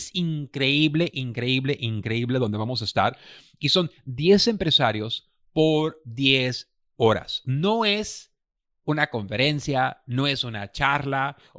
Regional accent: Mexico; Y eso me ha pasado porque soy un buen mexicano.

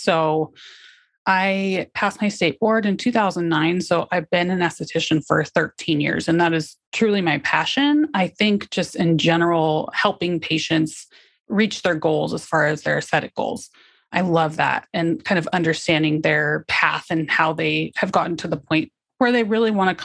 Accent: Huntington Beach, California, United States; You know, I grew up in Huntington Beach and every day I went to the beach, and my dad was a surfer.

